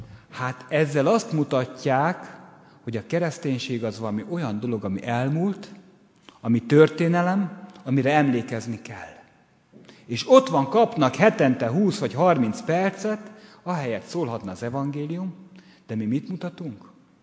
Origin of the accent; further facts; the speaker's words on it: Kübekháza, Csongrád-Csanád, Hungary; hazaküldjön Kübekházára az én szülőfalumban